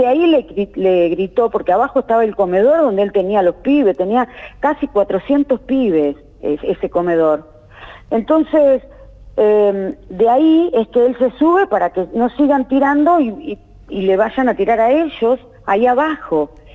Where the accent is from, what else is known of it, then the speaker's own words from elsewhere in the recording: Firmat, Santa Fe, Argentina; Yo soy santafesina, soy de Firmat, un pueblo que queda a 100 kilómetros de Rosario